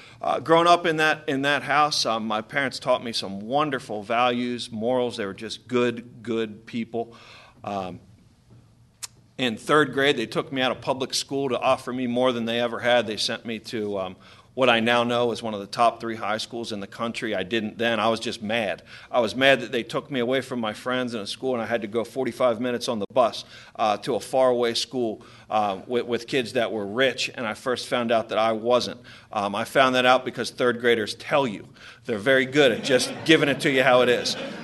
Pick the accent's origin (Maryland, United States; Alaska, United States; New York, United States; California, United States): Maryland, United States; Baltimore; I grew up in Baltimore, Maryland. I came from a wonderful family.